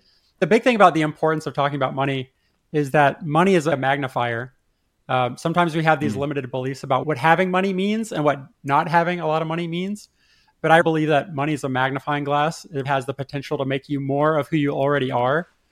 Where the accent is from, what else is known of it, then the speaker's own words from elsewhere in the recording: Texas, United States; I live down in Texas. Yeehaw. I grew up in Texas in a family of engineers.